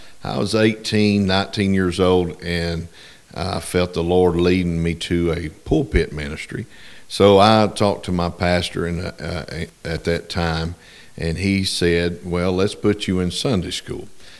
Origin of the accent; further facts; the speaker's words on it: Kingsport, Tennessee, United States; I've been there my whole life. I was born in the Holston Valley Hospital right there in the middle of town.